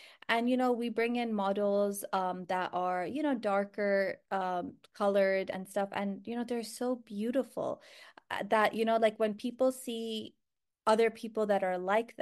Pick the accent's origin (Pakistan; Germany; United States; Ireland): Pakistan; So growing up, I'm Pakistani. So, I grew up in a household where, Pakistanis, the culture is that the fairer you are, the prettier you are, right?